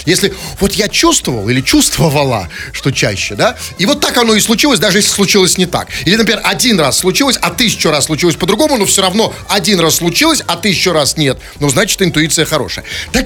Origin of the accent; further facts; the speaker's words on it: Butovo, Moscow, Russia; Я из Бутово, я в Бутово.